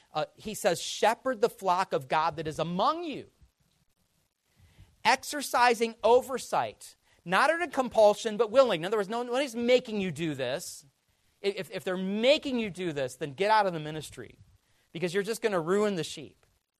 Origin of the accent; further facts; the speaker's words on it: Michigan, United States; Because I was from Michigan. That's where the real people live, right? Because we're Midwesterners. And we don't talk so funny.